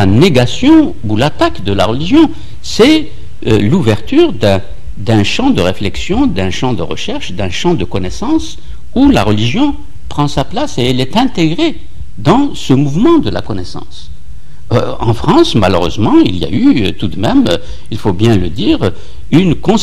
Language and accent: French; Algeria; C'est banal puisque j'ai grandi dans l'Algérie coloniale.